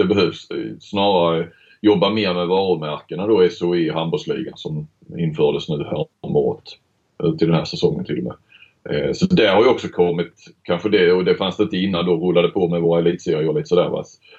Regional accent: Skåne, Sweden; jag har jobbat i Stockholm i 14 år så jag vet vad jag pratar om. Men vad fan, det hör man, jag är ju skåning.

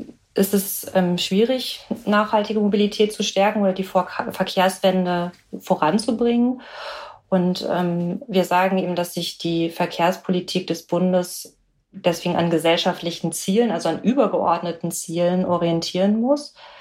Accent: Lower Saxony, Germany; ich bin ja selber Ostfriesin und das würde ich vielleicht dann so ein bisschen in die Richtung gehen bezeichnen, wo der Bus wirklich nur einmal am Tag fährt.

